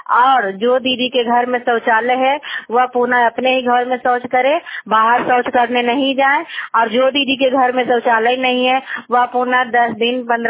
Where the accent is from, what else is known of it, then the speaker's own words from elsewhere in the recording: Gangta, Bihar, India; मैं गंगटा की हूँ। गंगटा में सीएम के पद पर हूँ, जिला नालंदा हरनौत ब्लॉक का निवासी हूँ।